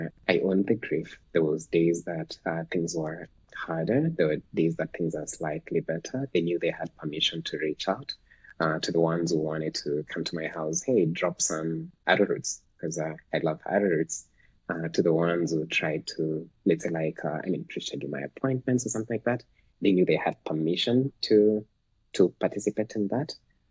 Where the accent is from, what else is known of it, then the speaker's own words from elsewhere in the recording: Western Kenya, Kenya; first language Luo; English is a second language; My mother tongue is it's Dolo. It's a tribe found in Western Kenya. And so there's this phrase in Luo.